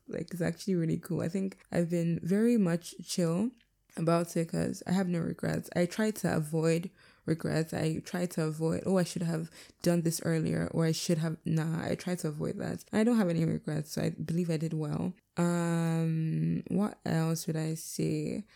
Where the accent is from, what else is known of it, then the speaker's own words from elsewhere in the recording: Delta, Nigeria; Like, when I'm from Delta, so like, whenever I go to Delta, it's not a village.